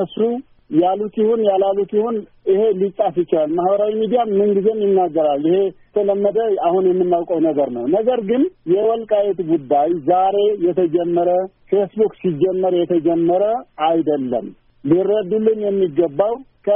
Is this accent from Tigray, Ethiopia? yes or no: yes; Tigray, Ethiopia; የተወለድኩበት ሀገር ወልቃይት ነው። ወልቃይት ብዙን አካባቢ ስለሚያካብል ካልን ወልቃይት ጣብቲያ አየሳ ኪዳነ ምህረት ይባላል። ቀበሌ ገበሬ ማህበሩ እዛው ነው ተወልጄ ያደግኩት፣ መራን ያደግኩት። አሁን እድሜ ወደ 56 እየገባሁ